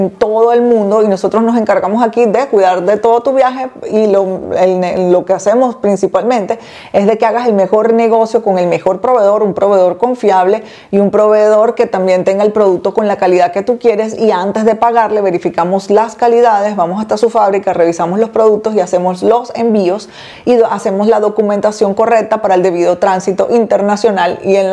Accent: Venezuela; He recibido personas de Venezuela, claro, porque soy venezolana

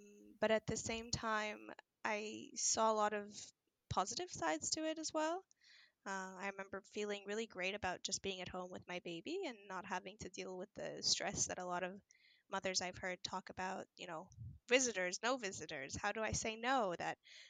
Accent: Israel; now in Finland; I'm originally from Israel, but I'm married to a Finn.

